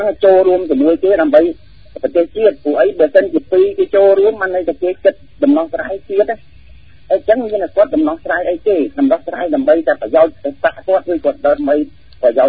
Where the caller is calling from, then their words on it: Chom Chan, Kandal, Cambodia; ខ្ញុំមកពីខេត្តកណ្ដាលចោមច័ន្ទបាទ